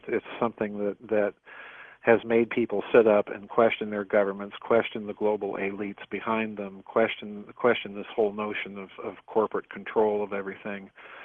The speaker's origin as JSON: {"language": "English", "region": "South Dakota", "country": "United States", "tie": "born or raised there", "said": "the then Senate Majority Leader Tom Daschle from my home state in South Dakota was a recipient of one of these letters."}